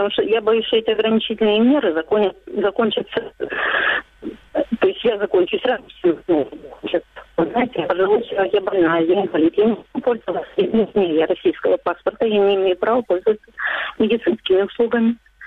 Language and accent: Russian; Crimea, Ukraine; я живу в Крыму. Я крымчанка сама